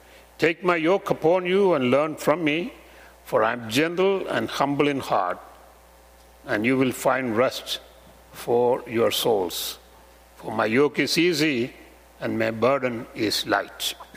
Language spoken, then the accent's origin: English; India; the place where I grew up in India was so common at that time.